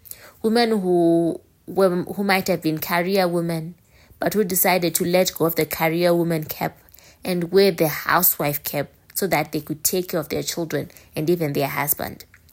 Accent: Marondera, Mashonaland East, Zimbabwe; I grew up in Marondera. I know how the weather mountain can be during the winter season.

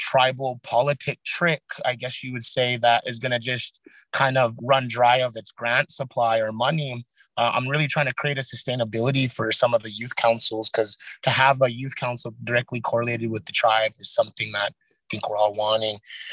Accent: Montana, United States; I come from the Blackfeet Reservation, and currently residing on the Blackfeet Reservation while working remotely for the state

